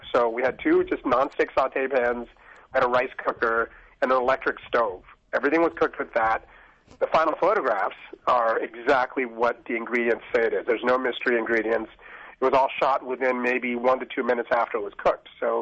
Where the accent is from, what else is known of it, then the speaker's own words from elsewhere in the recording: Denver, Colorado, United States; now in Boulder, United States; I grew up here in Colorado, so I grew up in Denver, and now I'm living up in Boulder, and I grew up racing bikes back in the 80s.